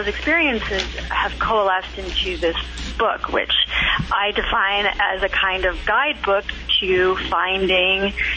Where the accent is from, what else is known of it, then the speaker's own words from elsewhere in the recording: Midwest, United States; I knew that everything was different from the way that I grew up. I grew up in the Midwest, and I really wanted to know more about why.